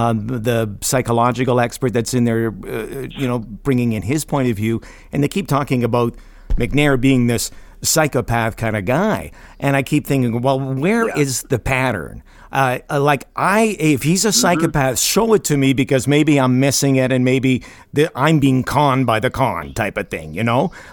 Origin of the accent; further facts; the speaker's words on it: Campbellton, New Brunswick, Canada; Well, being from Camelton, New Brunswick, the first thing that pops out at me is a couple of the geographical gaffes that come up in the series where Camelton or the surrounding area, Atholville and Tidehead